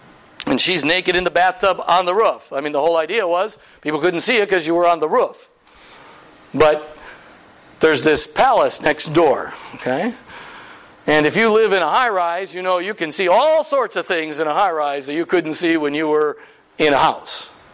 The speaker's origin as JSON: {"language": "English", "region": "Midwest", "country": "United States", "said": "I'm from the Midwest. We planted a lot of stuff."}